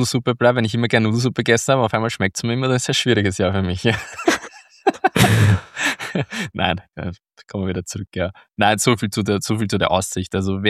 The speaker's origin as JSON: {"language": "German", "country": "Austria", "said": "wir als Österreicher und Rezession sind Best Friends zurzeit"}